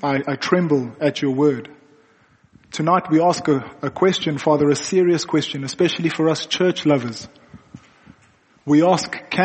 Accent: Johannesburg, Gauteng, South Africa; So many of you know that I'm from Johannesburg, and things work differently in Johannesburg.

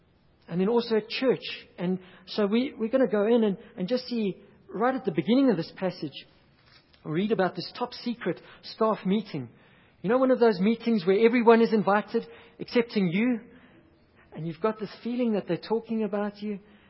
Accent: KwaZulu-Natal, South Africa; I grew up in KwaZulu-Natal.

